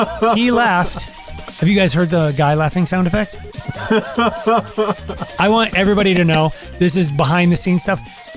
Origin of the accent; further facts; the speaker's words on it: United States; because I'm an American, and when I would go to Brazil